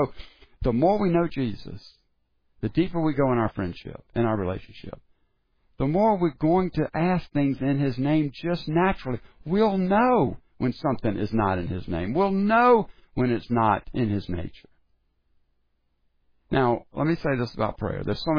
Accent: Sumter, South Carolina, United States; if you knew my father just from being around him in Sumter, my hometown

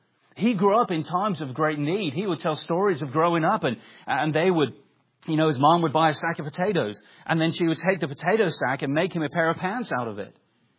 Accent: England, United Kingdom; I grew up in England.

